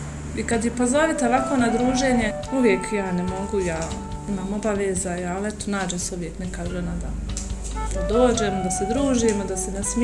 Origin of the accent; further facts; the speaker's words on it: Očevija, Federation of Bosnia and Herzegovina, Bosnia & Herzegovina; dolazim iz Očevje, tamo živim. Dugo već godina.